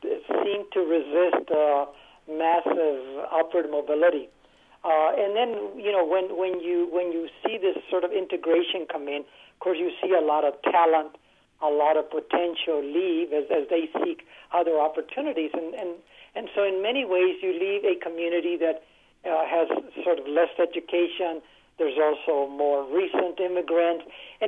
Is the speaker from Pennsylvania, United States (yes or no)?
no; San Antonio, Texas, United States; I think when I was growing up in San Antonio, one of the things I noticed was how we would sometimes never talk about these things